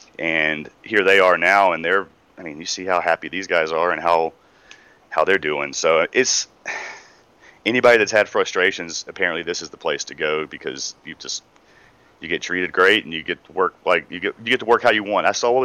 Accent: Asheville, North Carolina, United States; We're from Asheville, so I've known him since he started

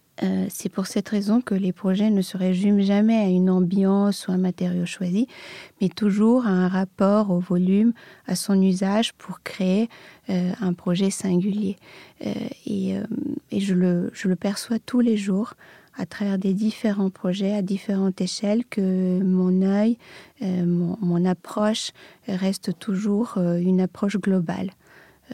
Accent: Belgrade, Serbia; je suis née à Belgrade, j'ai grandi en Serbie dans une famille d'artistes, peintres, architectes et ingénieurs, donc dans un milieu artistique.

